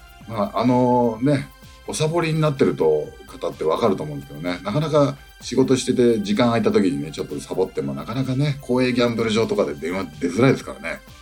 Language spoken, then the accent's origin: Japanese; Sapporo, Hokkaido, Japan; これになんかちょっと北海道、私札幌なんでね、出身が札幌なんで、